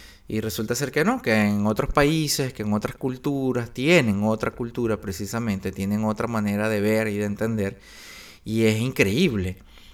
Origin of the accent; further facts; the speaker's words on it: Venezuela; Ojalá que en mi país, que en Venezuela, algún día se llegue a eso.